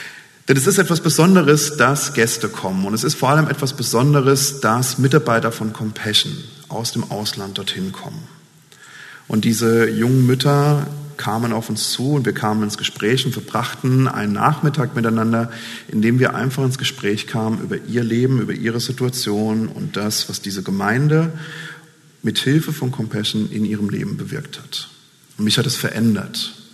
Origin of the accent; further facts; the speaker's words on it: Rhineland-Palatinate, Germany; Ich komme aus der Pfalz ursprünglich und genauer gesagt aus der Saarpfalz. Das ist so ein schmaler Grenzstreifen zwischen Rheinland-Pfalz und dem Saarland.